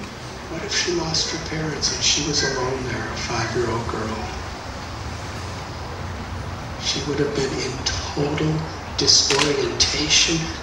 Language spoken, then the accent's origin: English; Chicago, Illinois, United States; I remember when Richard and Gary and I were growing up in Chicago in the winter time, in the 50s and 60s.